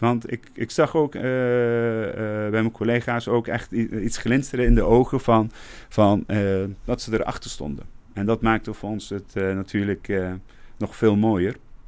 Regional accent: Arnhem, Gelderland, Netherlands; Nou, ik ben zelf opgegroeid in Arnhem, in Malburgen-West. En dat was toch een wijk met sociaal-economische uitdagingen, om maar zo te zeggen.

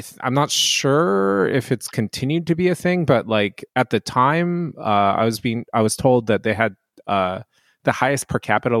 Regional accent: Japan; I'm Japanese. I was born and raised in Japan. Mm-hmm. So I'm bilingual.

